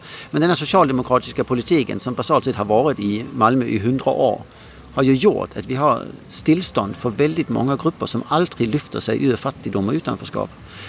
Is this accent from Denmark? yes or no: yes; Denmark; Swedish is a second language; now in Sweden; Jag är själv från Danmark